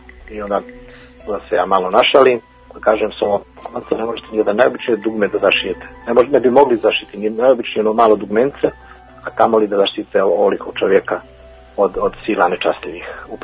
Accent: Montenegro; kod nas u Crnoj Gori konkretno, koja je do prije 20 godina bila bastion ateizma

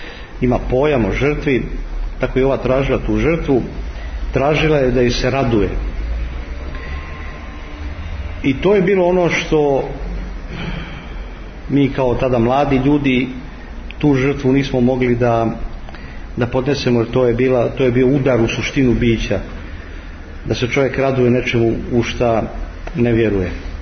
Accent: Belgrade, Serbia; ja sam odrastao u Beogradu

